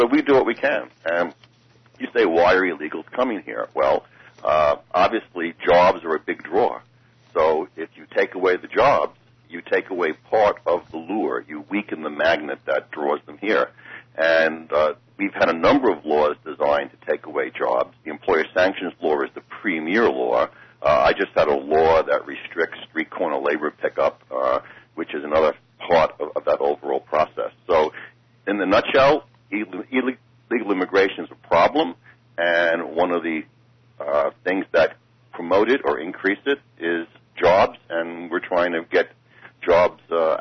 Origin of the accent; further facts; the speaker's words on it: New York, United States; accent: New York; moved away as an adult; now in Fountain Hills, United States; My accent often gives me away, yes.